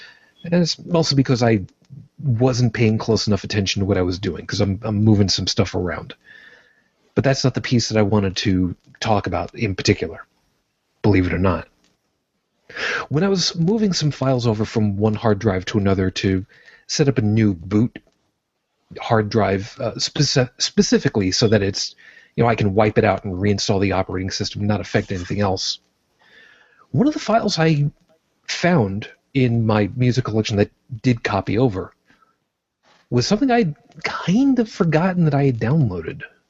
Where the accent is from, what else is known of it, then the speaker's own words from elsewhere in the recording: New York, United States; also born or lived in Brooklyn; I was born in Brooklyn, New York, to a Roman Catholic family. I was raised on Long Island, and I currently identify as an unabashed atheist.